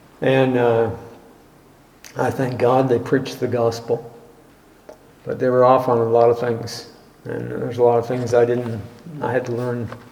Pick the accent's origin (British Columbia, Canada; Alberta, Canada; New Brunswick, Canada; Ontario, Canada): New Brunswick, Canada; Hillsborough; I grew up in New Brunswick, right near Moncton, Hillsborough, New Brunswick.